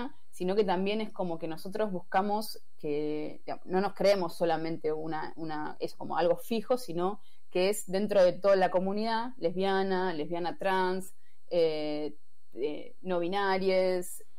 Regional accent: Argentina; nosotras, todas las participantes somos de Argentina, sí.

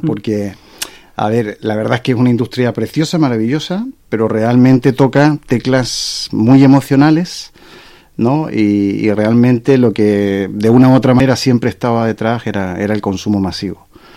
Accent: Chile; moved away as an adult; now in Barcelona, Spain; Bueno, yo soy chileno, llevo más de 20 años viviendo en Barcelona.

